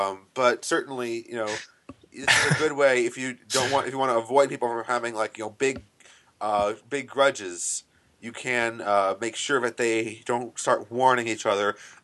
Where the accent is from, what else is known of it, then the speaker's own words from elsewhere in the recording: California, United States; I'm a Californian, not necessarily for anybody, but not used to it.